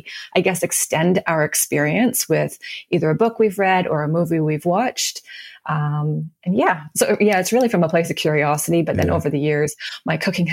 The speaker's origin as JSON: {"language": "English", "town": "Vancouver", "region": "British Columbia", "country": "Canada", "said": "I'm from Vancouver."}